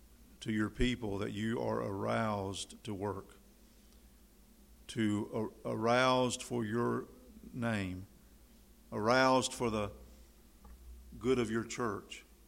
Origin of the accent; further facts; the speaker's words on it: Tryon, North Carolina, United States; Growing up in North Carolina, as you know I did